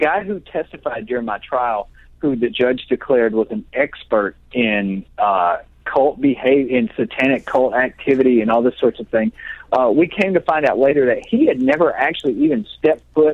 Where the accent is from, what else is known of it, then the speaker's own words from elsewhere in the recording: West Memphis, Arkansas, United States; I came from a small town in Arkansas called West Memphis.